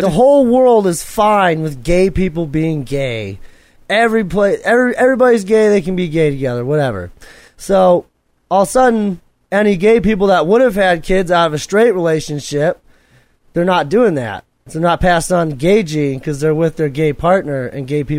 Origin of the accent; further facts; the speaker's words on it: Canada; I'm Canadian.